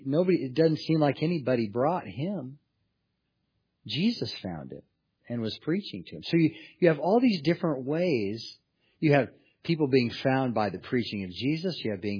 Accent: California, United States; Now I grew up in California and I was really aware growing up there and going to California public schools that of California history.

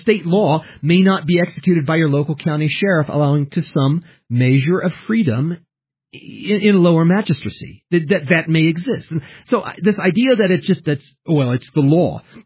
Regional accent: Japan; I grew up in Japan, where masks was the big thing, and everybody with a flu or anybody with a cold, you know, would wear a mask

